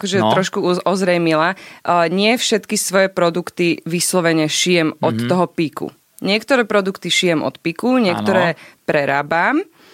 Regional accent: Bratislava, Bratislava Region, Slovakia; Ja som z Bratislavy.

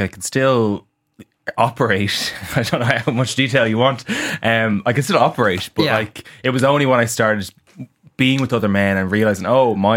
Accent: Leinster, Ireland; So this was before I had a proper GP in Dublin. I'm from Wicklow.

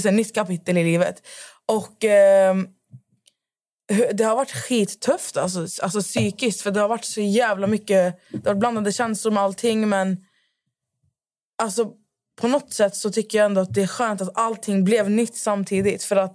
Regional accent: Skövde, Västra Götaland County, Sweden; Så jag var hemma i Skövde

